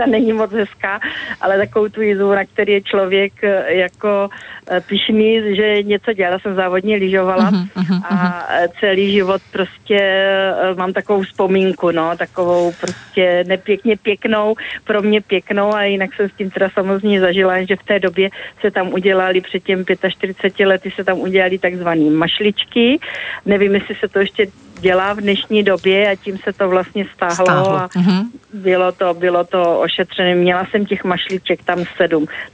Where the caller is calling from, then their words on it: Brno, South Moravian Region, Czechia; z Brna. My jsme tady věrné posluchačky v Brně.